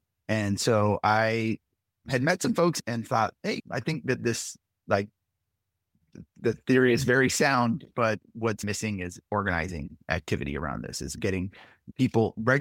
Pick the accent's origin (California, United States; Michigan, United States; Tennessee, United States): California, United States; San Pedro; now in Portland, United States; I live in Portland. I've got some kids. I haven't had a car since they were very small. I grew up in Los Angeles in San Pedro